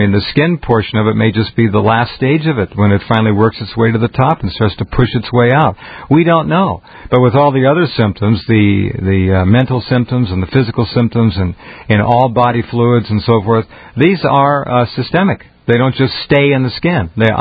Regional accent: Santa Barbara, California, United States; and in Santa Barbara, my hometown, looking up at the beautiful blue sky

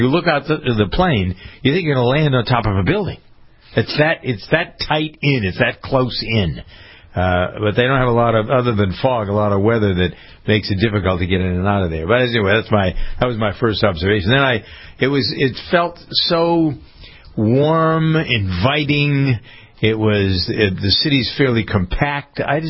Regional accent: Boston, Massachusetts, United States; Being a Bostonian, living here all my life, I don't find Boston to be a fascinating.

